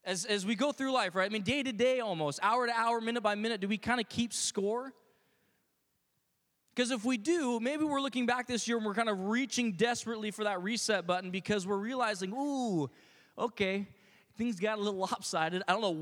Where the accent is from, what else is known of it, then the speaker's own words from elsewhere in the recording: United States; I guess for me as an American, I start American Thanksgiving, like, that day